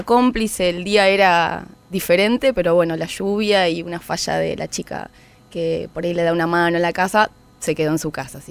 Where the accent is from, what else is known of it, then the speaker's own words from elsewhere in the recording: Buenos Aires, Argentina; somos de Villa Crespo, yo me crié en Villa Crespo.